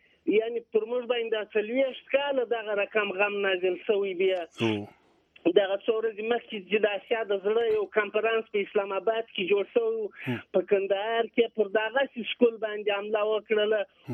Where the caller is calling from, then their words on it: Kerman, Kerman Province, Iran; د ایران په کرمان کې یم، په جنوبي شرق کې.